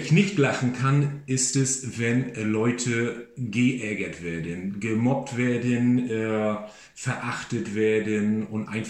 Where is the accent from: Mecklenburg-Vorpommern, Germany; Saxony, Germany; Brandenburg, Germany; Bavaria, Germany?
Mecklenburg-Vorpommern, Germany; Wismar; Wismar ist meine Geburtsstadt. Ich lebe seit 43 Jahren in Wismar. Ich mag diese kleine Stadt